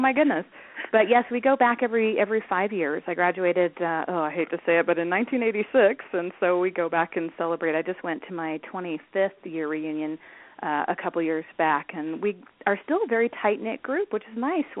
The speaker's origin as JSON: {"language": "English", "town": "San Diego", "region": "California", "country": "United States", "tie": "born or raised there", "moved": "yes", "lives_now": "Colorado, United States", "said": "But I grew up in San Diego, and I moved to Colorado in the year 2000 and have been here ever since."}